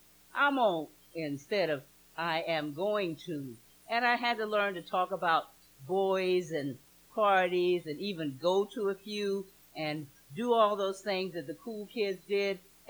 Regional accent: the South, United States; accent: southern; had to lose the southern accent.

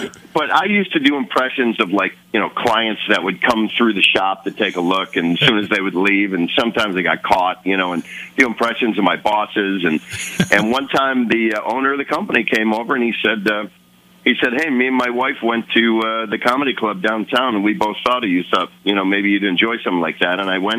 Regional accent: Milwaukee, Wisconsin, United States; I grew up in Milwaukee, Wisconsin, and, growing up, you know, up there.

